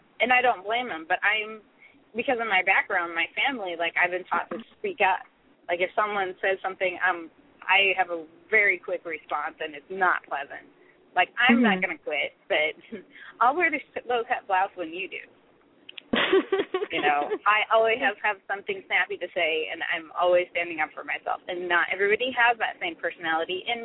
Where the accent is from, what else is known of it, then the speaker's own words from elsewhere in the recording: West Coast, United States; And I'm from the West Coast, so what do?